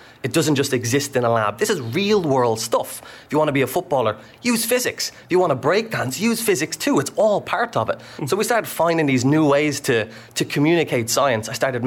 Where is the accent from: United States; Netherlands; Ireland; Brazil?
Ireland; Kildare, Leinster; Yes, so I'm from Kildare in Ireland.